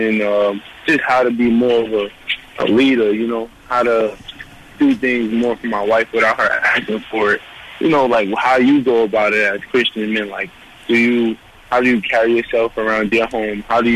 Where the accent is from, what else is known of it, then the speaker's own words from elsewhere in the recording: Brooklyn, New York, United States; Well, with my dad, you know, being I'm from Brooklyn, you know, it's tough.